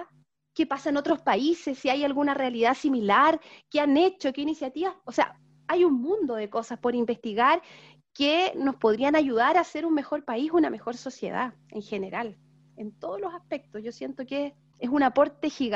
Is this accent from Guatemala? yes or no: no; Chile; yo siento que nosotros, como chilenas, chilenos, tenemos una cultura particular